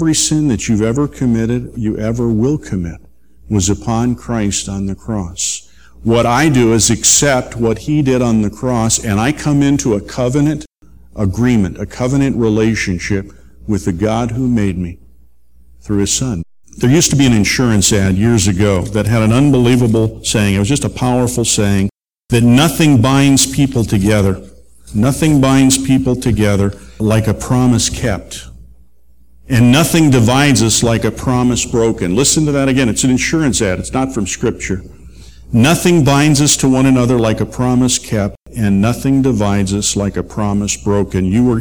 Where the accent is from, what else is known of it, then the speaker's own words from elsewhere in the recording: Chicago, Illinois, United States; I grew up in the Chicago area, not far from O'Hare International Airport.